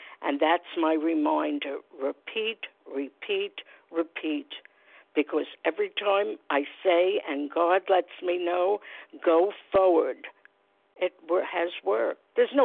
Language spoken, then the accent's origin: English; New York City, New York, United States; I'm from New York City. Glad to be here.